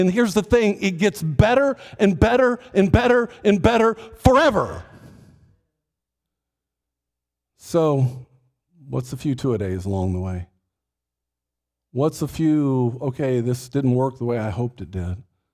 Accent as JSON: {"language": "English", "region": "Texas", "country": "United States", "tie": "born or raised there", "said": "I grew up in Texas. I played football. And I'm a generation that if you grew up in Texas, you had to play football or it was a problem, okay?"}